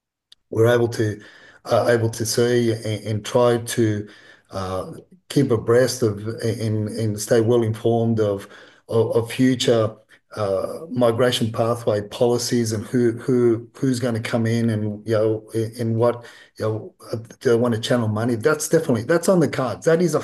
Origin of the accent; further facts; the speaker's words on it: Sydney, New South Wales, Australia; we grew up in Sydney where there was from 3 4 million people to now